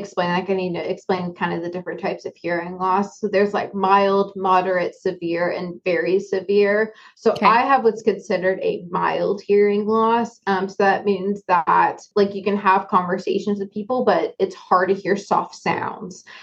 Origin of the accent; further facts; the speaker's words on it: England, United Kingdom; born there; moved away; also born or lived in Florida / Georgia / Japan; Because I moved around so much, so yeah, I was born in England.